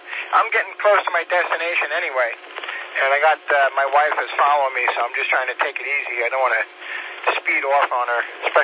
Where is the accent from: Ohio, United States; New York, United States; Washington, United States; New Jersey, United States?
New York, United States; I grew up in New York. My wife grew up in Michigan.